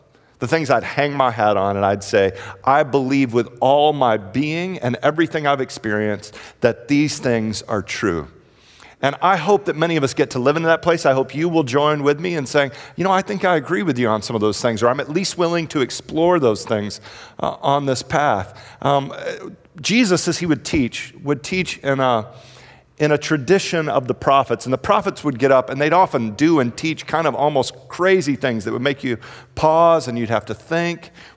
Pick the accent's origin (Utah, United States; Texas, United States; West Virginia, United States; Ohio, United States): Texas, United States; Houston; Just a little bit about me. I am from Houston.